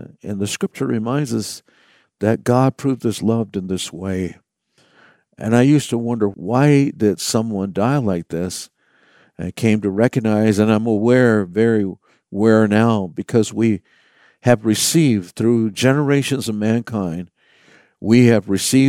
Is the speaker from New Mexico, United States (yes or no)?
yes; Laguna, New Mexico, United States; I'm from the Pueblo of Laguna, located in New Mexico. I am from the Roadrunner and Turkey Clan.